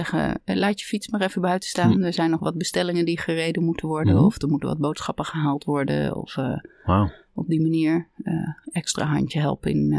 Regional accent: Scheveningen, South Holland, Netherlands; Ik kom van oorsprong van de kust. Scheveningen, het Haagse. Dat is waar ik opgegroeid ben. In een middenstandsgezin.

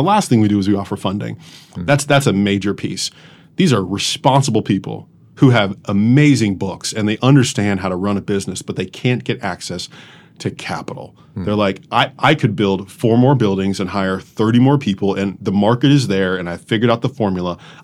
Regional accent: United States; Now, as an American, oftentimes we think

